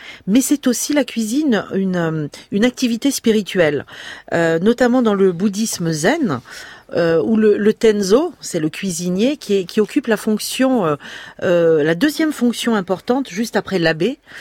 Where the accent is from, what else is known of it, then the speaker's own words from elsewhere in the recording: Corsica, France; donc moi je suis corse, d'origine corse